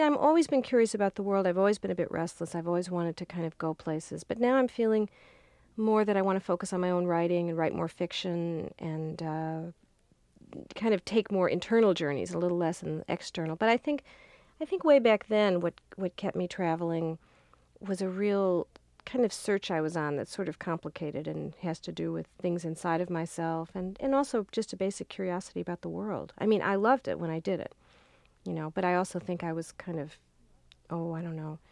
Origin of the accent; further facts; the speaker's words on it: Illinois, United States; I mean, I had always felt the town that I grew up in Illinois was home, but it's not home anymore.